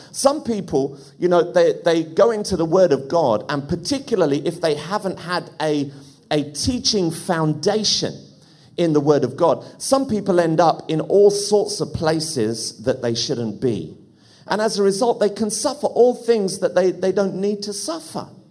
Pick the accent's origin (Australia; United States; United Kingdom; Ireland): Ireland; I grew up in a Catholic family. My dad was a very staunch Catholic. I suppose it comes with being Irish.